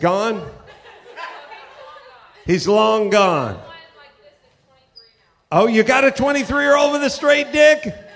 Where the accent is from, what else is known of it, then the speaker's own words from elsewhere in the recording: North Hollywood, California, United States; I grew up in North Hollywood. North Hollywood is 7 miles away from Beverly Hills.